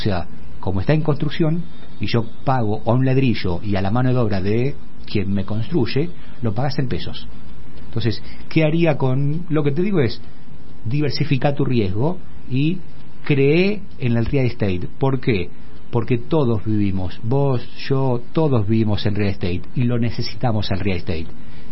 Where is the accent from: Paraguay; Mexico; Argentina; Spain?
Argentina; Venado Tuerto, Santa Fe; soy de Venado Tuerto, provincia de Santa Fe, así que conozco mucho de campo